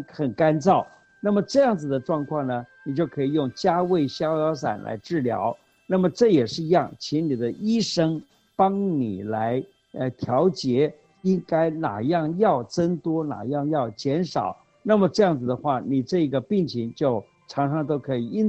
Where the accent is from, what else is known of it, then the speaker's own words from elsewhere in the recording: Taiwan; 我们台湾人常常讲的就是在旁边偷笑了